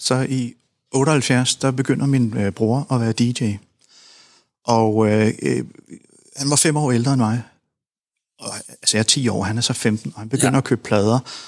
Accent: Skovlunde, Capital Region of Denmark, Denmark; Jeg er vokset op i Skovlunde, som ligger uden for København.

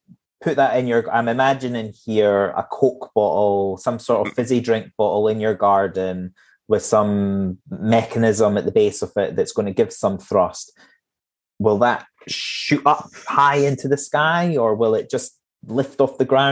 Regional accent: Edinburgh, Scotland, United Kingdom; I grew up in Edinburgh, outside of Edinburgh

